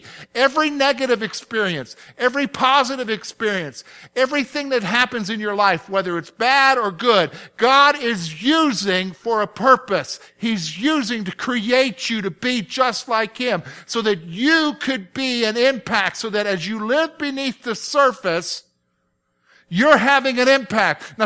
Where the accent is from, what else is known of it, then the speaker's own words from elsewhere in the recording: the South, United States; You know, I'm from the South. I grew up in the South. And I don't ever recall hearing this phrase until I moved to Pennsylvania.